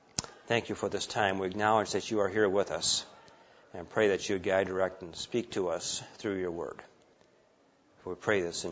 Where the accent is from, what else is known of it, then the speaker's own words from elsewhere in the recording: Colorado Springs, Colorado, United States; from Colorado Springs